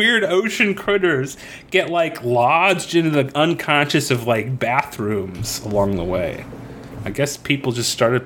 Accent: Florida, United States; Just a reminder for our listeners, I grew up in Florida, so I've seen my fair share of sand dollars.

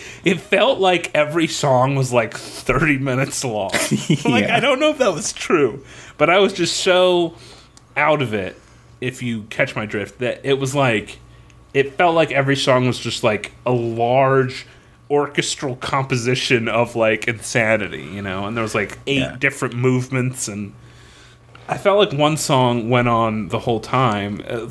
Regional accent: Florida, United States; Where in Florida, it's thunderstorming like we get it once a we

